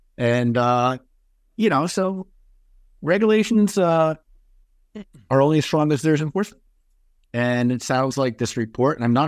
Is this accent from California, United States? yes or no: yes; California, United States; Now, I'll say that California, taking a little bit of dig in my home state, took a very laissez-faire approach also on microbial testing.